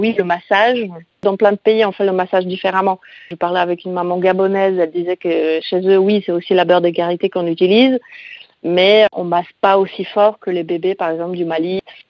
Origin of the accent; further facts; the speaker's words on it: Poland; now in France; je suis une maman du monde parce que je suis polonaise.